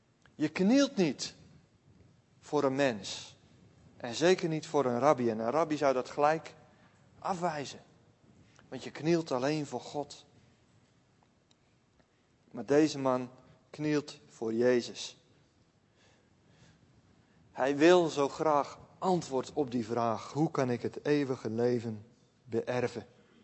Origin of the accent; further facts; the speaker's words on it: Tilburg, North Brabant, Netherlands; Bij ons in Tilburg zouden ze zeggen als iemand overleden is, het was best wel een goede mens.